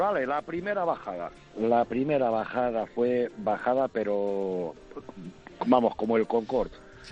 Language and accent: Spanish; Levante, Spain; yo no me había calzado unos esquís en la vida, yo soy del Levante, tierra cálida, por supuesto.